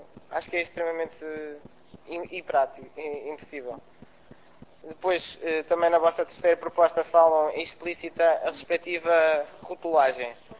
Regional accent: Viseu, Portugal; Sou de Viseu

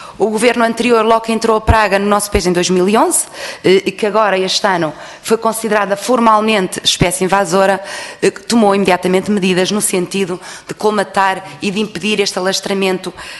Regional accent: Viana do Castelo, Portugal; e eu que sou de Viana do Castelo, temos tido graves problemas

